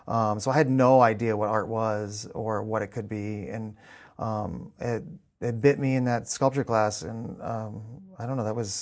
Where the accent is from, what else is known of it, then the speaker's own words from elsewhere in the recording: Escondido, California, United States; also born or lived in St. George, Utah; I was born in southwestern Utah, in St. George, and then when, in 1987, I think it was, I was like 9 years old, 9 or 10 years old, we moved to Southern California, to Escondido